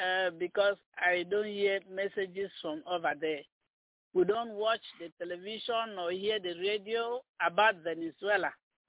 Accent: Cameroon; Okay, I am from Cameroon.

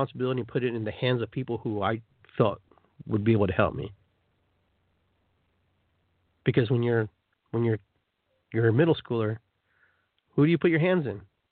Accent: Peru; now in United States; I am South American too. I'm from Peru as well.

